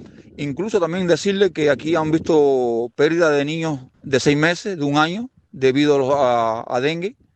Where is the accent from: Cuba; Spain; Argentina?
Cuba; lo reporto yo porque yo soy cubano y vivo aquí en Bani